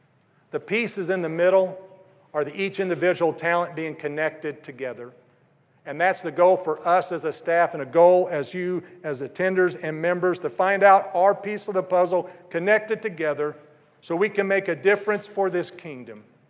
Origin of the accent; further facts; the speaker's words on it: Kentucky, United States; Most Tuesdays, I stand on a corner in the downtown district of my hometown with a sign that says, free hugs.